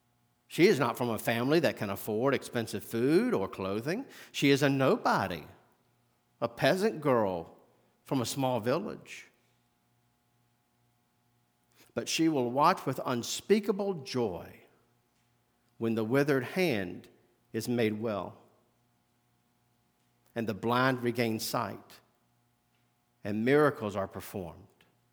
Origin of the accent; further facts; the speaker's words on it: Front Royal, Virginia, United States; Growing up in Front Royal in the Shenandoah Valley, I've seen the Shenandoah come over its banks.